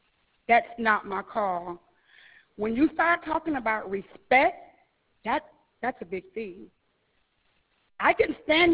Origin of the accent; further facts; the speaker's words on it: Opa-locka, Florida, United States; you will not tell people we're from Opa-locka. But that's where I'm from. 41 years in this city, I've been here, 41 years.